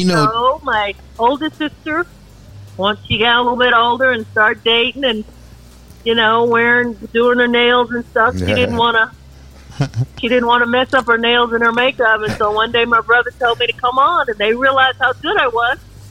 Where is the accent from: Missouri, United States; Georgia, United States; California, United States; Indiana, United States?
Georgia, United States; Monroe; I'm from Georgia, a little small town called Monroe.